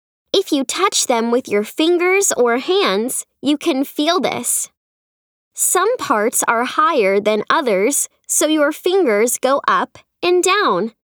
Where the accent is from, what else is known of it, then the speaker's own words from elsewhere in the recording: Australia; I'm from Australia. Traditional art is very important in our culture